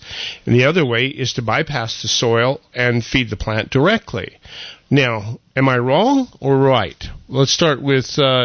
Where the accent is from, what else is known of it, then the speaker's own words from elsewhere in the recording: Montana, United States; Yeah, I was raised in Montana, so I know the experience pretty well.